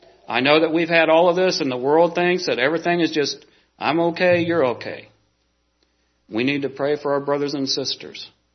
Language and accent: English; Missouri, United States; I grew up down in South Central Missouri where the water was clear, even if you turned over stones.